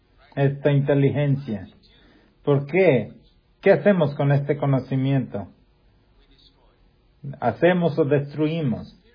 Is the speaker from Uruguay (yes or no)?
no; Peru; Yo soy de Perú.